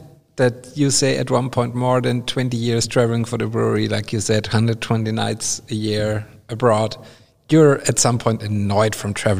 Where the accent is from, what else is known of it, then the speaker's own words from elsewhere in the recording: Austria; moved away as an adult; now in Freising, Germany; I mean, I came here from Austria more than 15, 16 years ago to Weinstephan to study here, to work here. Now I'm basically stuck here because I love this town of Freising.